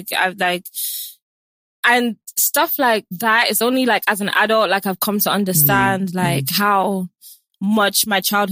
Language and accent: English; London, United Kingdom; So I grew up in the hood. Like, I grew up in London, but I didn't grow up in the posh part.